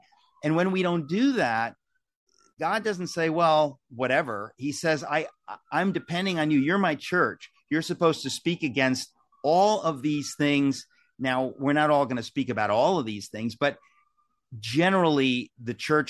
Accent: United States; that's just because I'm an American

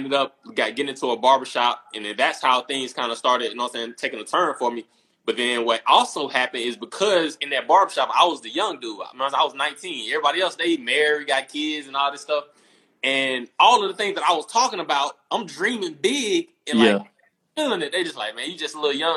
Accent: the South, United States; I'm from the South once again, so we got all these sayings.

